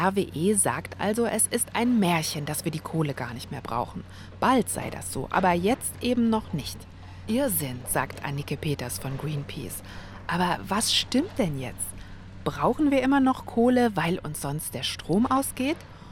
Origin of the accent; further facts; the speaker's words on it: North Rhine-Westphalia, Germany; Ich habe hier nie gewohnt, aber ich bin ganz in der Nähe aufgewachsen. Und ich bin sogar in dem kleinen Krankenhaus geboren, das es in Immerath mal gegeben hat.